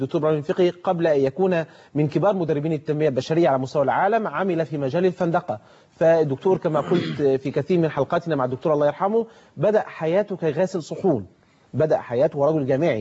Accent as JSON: {"language": "Arabic", "country": "Egypt", "said": "في لهجتنا هنا المصريين"}